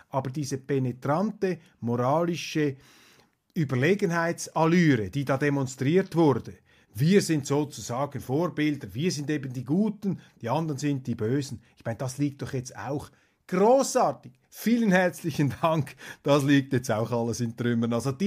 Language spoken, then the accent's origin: German; Switzerland; sind wir Schweizer entschuldigt.